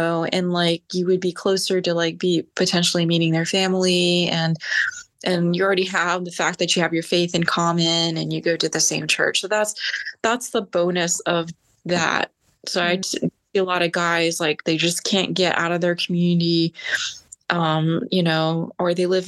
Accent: Maryland, United States; moved away as an adult; now in Georgia, United States; And yeah, I'm from Maryland. So I left Maryland, moved to Georgia at 32.

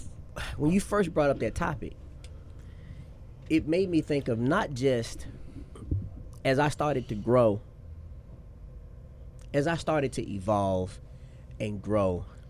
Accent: Memphis, Tennessee, United States; Okay, I told you, I'm from the deep south, if you don't know. I'm from Memphis.

